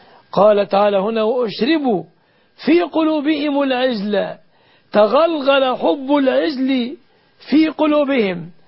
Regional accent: Egypt

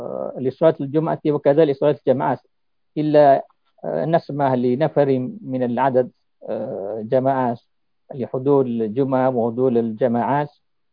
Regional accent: Malaysia; Arabic is a second language; منذ أن أصاب هذا الوباء في بلادنا ماليزيا منذ 4 أشهر في مارس

